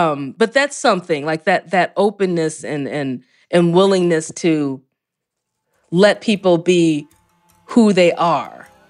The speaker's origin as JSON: {"language": "English", "country": "United States", "said": "And I'm saying this as an American."}